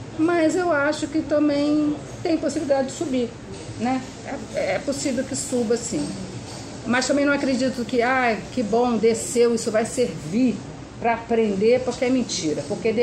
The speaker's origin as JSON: {"language": "Portuguese", "region": "Rio de Janeiro", "country": "Brazil", "said": "porque eu sou carioca, e o carioca de verdade que gosta de futebol quer ver o clube"}